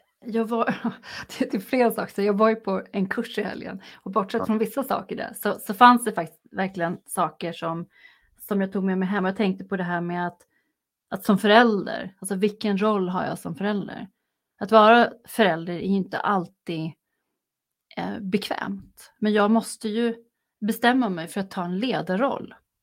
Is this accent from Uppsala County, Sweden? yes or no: yes; Tierp, Uppsala County, Sweden; Jag är uppvuxen utanför Tierp själv.